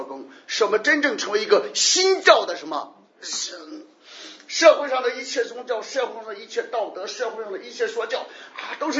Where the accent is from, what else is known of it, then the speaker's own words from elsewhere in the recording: Guangdong, China; 我们广东人比较爱财啊，